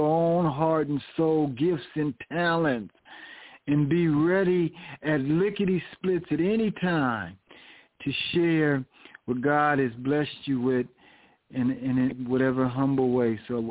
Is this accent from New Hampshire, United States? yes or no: no; San Diego, California, United States; I was raised in San Diego, California, so I really never identified with that song